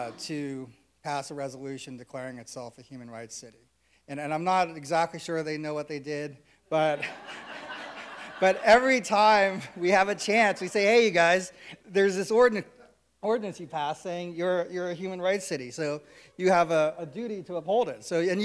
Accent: Southwest, United States; I'm actually Navajo, and I'm a proud member of the Navajo Nation, but we're from the Southwest

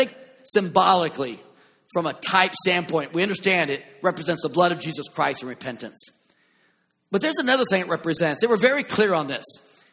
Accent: California, United States; I'm from California, so I have both shirts.

